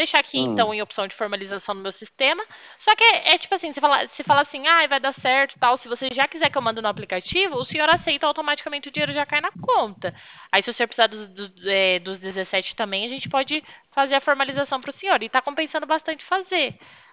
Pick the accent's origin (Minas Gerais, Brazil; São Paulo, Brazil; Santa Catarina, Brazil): São Paulo, Brazil; Pirassununga; Eu sou de Pirassununga